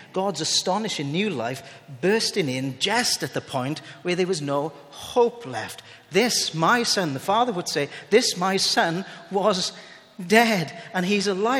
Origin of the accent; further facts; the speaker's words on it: United Kingdom; Oh, we don't do that, we're British.